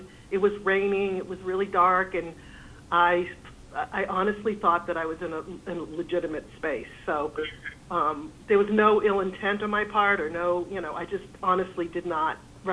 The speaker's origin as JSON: {"language": "English", "region": "East Coast", "country": "United States", "said": "Well, I've only lived here for a short period of time. I'm from the East Coast, and I'm not familiar with the stairs within the driveway setup."}